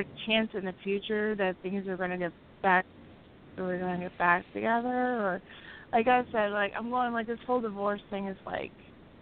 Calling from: Baltimore, Maryland, United States; I'm calling from Baltimore, Maryland.

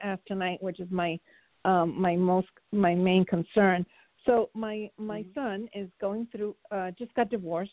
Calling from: Florida, United States; Hi, ladies. Good evening. … from Florida.

